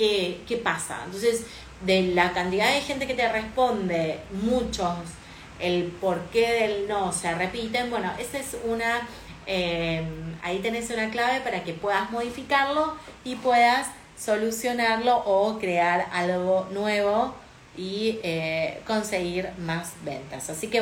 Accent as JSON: {"language": "Spanish", "town": "Rosario", "region": "Santa Fe", "country": "Argentina", "said": "yo soy de Rosario y al lado del río"}